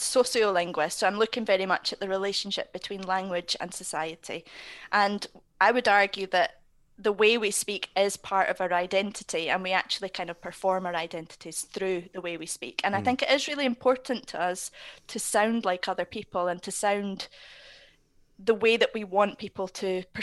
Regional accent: Scotland, United Kingdom; now in Manchester, United Kingdom; I'm based in Manchester, even though I'm from Scotland

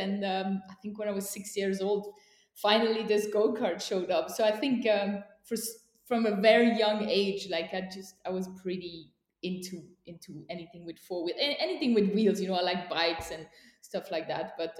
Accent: Switzerland; also born or lived in Thun; I didn't spend that much time in Thun, only 2 years, and then we moved to the French part of Switzerland.

